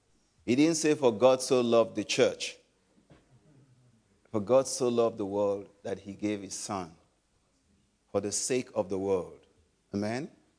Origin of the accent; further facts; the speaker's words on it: Nigeria; moved away as an adult; also born or lived in Egypt; now in Minden, Germany; I'm originally from Nigeria. I used to be a missionary in Egypt. I worked there with my wife for about 9 years in Egypt. Then we moved to Germany about 11 years ago. We live in Minden.